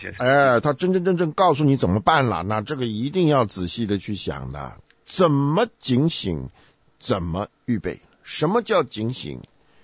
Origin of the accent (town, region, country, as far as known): China